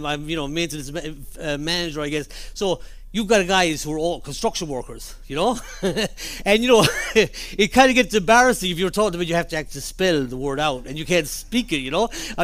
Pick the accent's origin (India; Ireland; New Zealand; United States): Ireland; I was brought up in Ireland